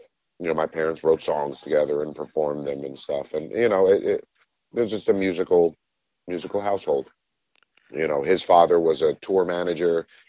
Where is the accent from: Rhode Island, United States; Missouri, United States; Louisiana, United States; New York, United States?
New York, United States; we would have figured because we're from New York